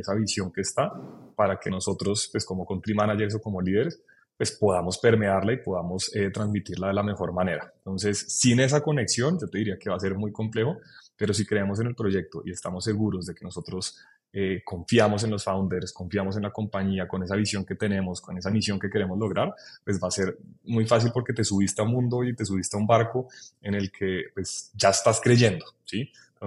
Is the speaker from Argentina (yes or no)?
no; Colombia; abrir una cuenta en Estados Unidos para nosotros como colombianos es demorado, es tedioso.